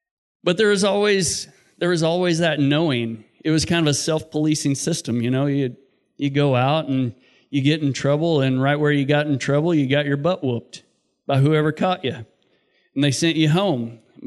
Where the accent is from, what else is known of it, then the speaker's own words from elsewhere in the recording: Cosby, Missouri, United States; I grew up in Cosby, Missouri. Great family. I was raised in a great family.